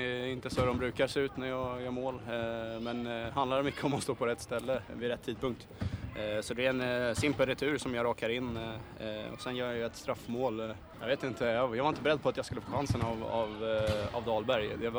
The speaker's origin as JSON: {"language": "Swedish", "town": "Åkersberga", "region": "Stockholm County", "country": "Sweden", "said": "jag kommer från Åkersberga, en förort till Stockholm."}